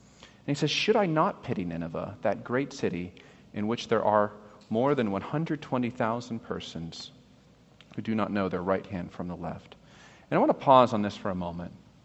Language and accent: English; New York, United States; You know, I come from New York, and, you know, this was very common.